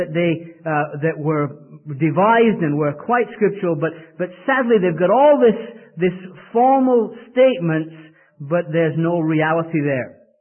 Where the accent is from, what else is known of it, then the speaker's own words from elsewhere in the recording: England, United Kingdom; My country, where I was raised in England